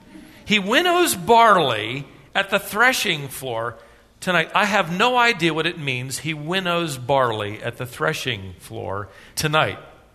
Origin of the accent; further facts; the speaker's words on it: Worthington, Minnesota, United States; born there; every summer we would travel back to Minnesota. I was born in Worthington